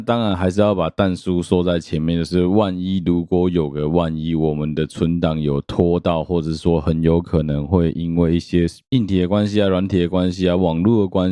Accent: Taipei, Taiwan; now in Taichung, Taiwan; 我们这一些长期在台北生活长大的小朋友们

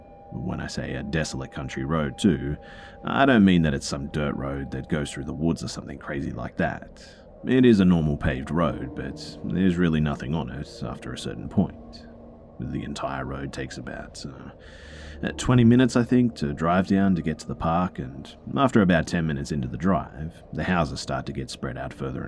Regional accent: the South, United States; born or raised there

